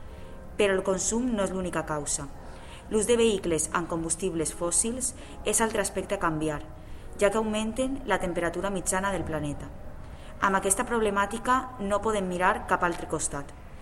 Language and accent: Catalan; Valencia, Valencian Community, Spain; originària de València i futura mestra d'educació infantil.